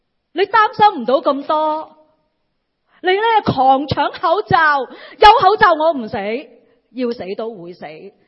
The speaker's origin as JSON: {"language": "Cantonese", "country": "Hong Kong", "said": "我哋香港人咁忙，系咪建立关系系啦？"}